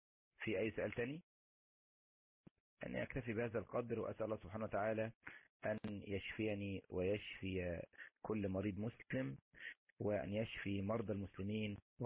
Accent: Mansoura, Dakahlia, Egypt; انا من المنصوره. انا من المنصوره مش من القاهره،

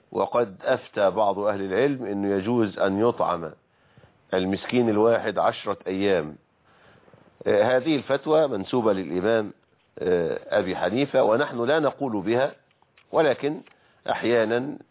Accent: Egypt; accent: Egyptian; ذو القعدة كما نقول بلهجتنا المصرية ذو القعدة شهر حرام

